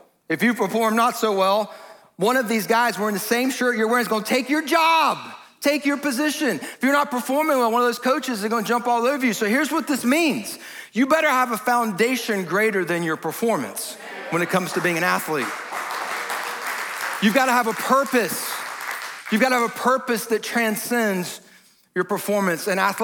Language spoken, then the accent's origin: English; Atlanta, Georgia, United States; So I grew up in Atlanta.